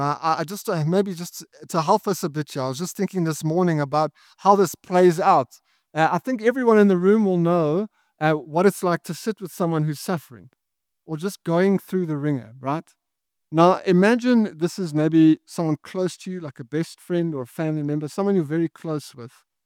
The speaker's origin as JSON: {"language": "English", "country": "South Africa", "said": "I would say Frugop as a South African, but I think he's American, so he says Frugop."}